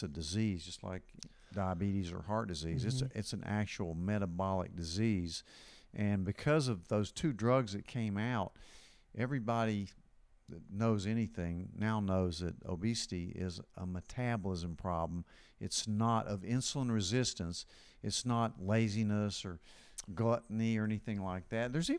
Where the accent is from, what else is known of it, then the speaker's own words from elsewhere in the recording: Tennessee, United States; Well, yeah, I do. I'm from East Tennessee.